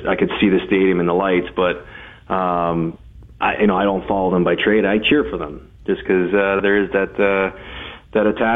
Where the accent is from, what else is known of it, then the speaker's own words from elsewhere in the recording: Toronto, Ontario, Canada; now in Buffalo, United States; I'm a Bills fan just because I'm from Toronto.